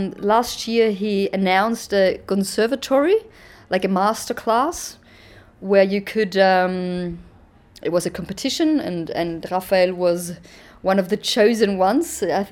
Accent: Graz, Styria, Austria; No, I'm not. I'm from Austria, from Graz.

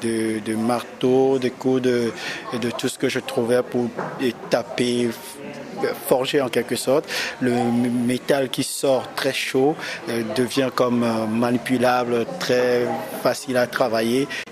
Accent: Togo; Je suis togolais et quand je me rappelle un peu de tout ce qui se passait dans mon pays ou dans mon village, parce que quand j'étais petit, moi je suis né chrétien

